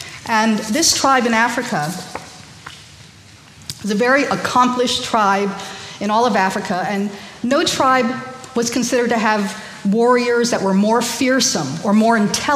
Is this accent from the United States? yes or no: no; South Korea; born there; English is a second language; I was born in Korea, and my mother taught me, because she was a native of Korea. I guess if I was born in Korea, makes me kind of a native too.